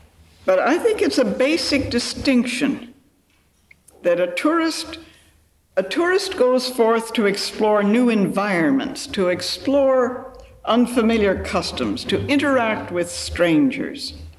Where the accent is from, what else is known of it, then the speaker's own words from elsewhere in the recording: United States; I can poke fun at the ugly American being an American.